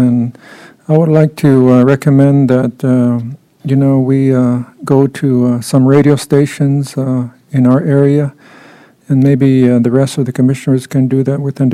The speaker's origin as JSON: {"language": "English", "country": "United States", "first_language": "Apache", "second_language": "English", "said": "I speak Apache also, which is my first language. I'm fluent in that language."}